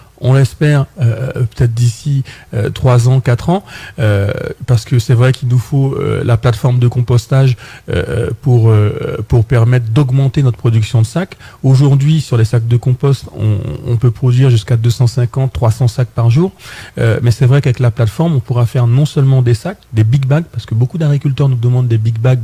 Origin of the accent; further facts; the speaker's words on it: French Guiana, France; parce que je venais de Guyane